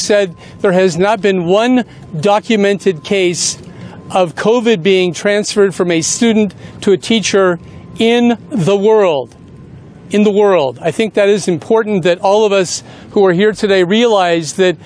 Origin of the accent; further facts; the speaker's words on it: Santa Monica, California, United States; I'm a pediatrician from Santa Monica, California. I've been in private practice there for 36 years.